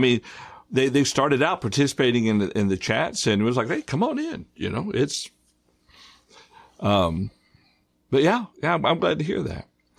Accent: Georgia, United States; None of these cities where I grew up around near Atlanta, you know

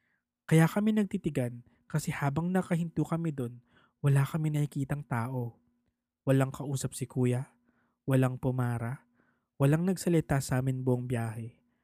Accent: Laguna, Philippines; sasakay ako ng jeep biyahing Siniloan or Paete para dadaan sa bayan namin

